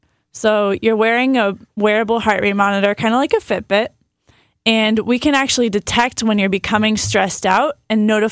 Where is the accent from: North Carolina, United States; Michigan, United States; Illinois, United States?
Illinois, United States; Mahomet; I am from a small town in central Illinois called Mahomet.